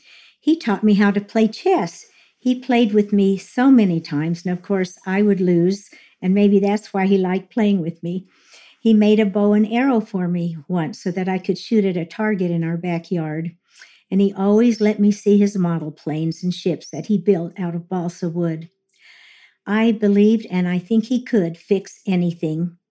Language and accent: English; Los Angeles, California, United States; born there; I was born on May 28th, 1941. I was born in Los Angeles, California.